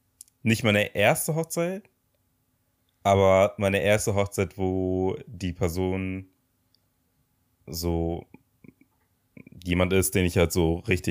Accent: Togo; now in Germany; Ich komme ja ursprünglich aus Togo, aus Westafrika. Und dort wird halt größtenteils Französisch gesprochen.

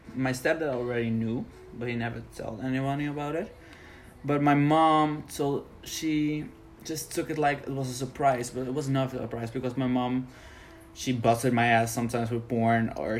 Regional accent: Rotterdam, South Holland, Netherlands; also born or lived in Aruba; Yeah, that's basically it. I'm just a Rotterdam city boy.

